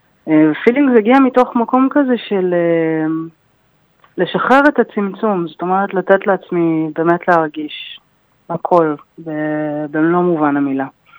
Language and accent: Hebrew; Tel Aviv, Tel Aviv District, Israel; אני מתל אביב, אני בת 32.